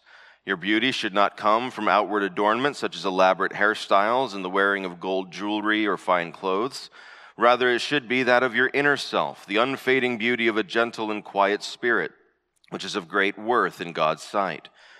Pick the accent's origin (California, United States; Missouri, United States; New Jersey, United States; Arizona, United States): Arizona, United States; I grew up here in the West. We didn't have roundabouts in Arizona where I grew up.